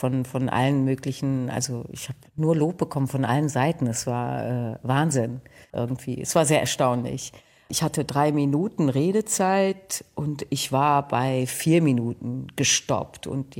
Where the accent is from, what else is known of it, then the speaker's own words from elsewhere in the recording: Cloppenburg, Lower Saxony, Germany; Ich komme ja aus Kloppenburg, nicht wahr?